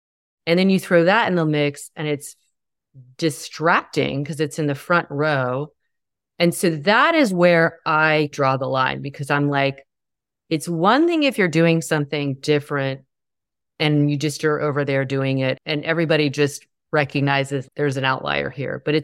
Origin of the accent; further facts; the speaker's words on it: the South, United States; I grew up in the South. Man, there's not a direct bone that I came into the world with.